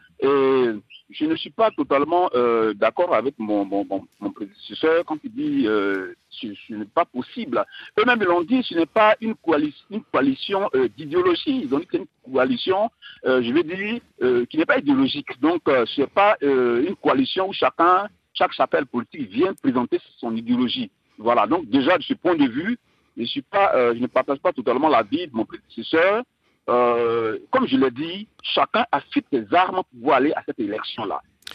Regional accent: Côte d’Ivoire; en tant qu'Ivoirien, en tant qu'observateur de la vie politique ivoirienne.

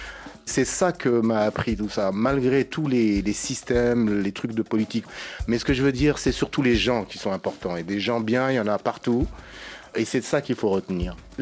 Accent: Senegal; quand je retourne chez moi, au Sénégal ou en Afrique en général

